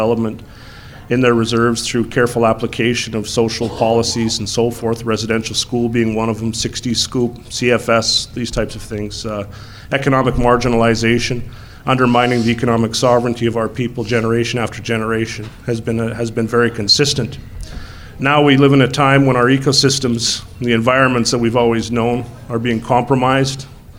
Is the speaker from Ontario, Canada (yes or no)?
no; Manitoba, Canada; A lot of people know where I come from. I'm from the Minnegosi Anishinaabeg.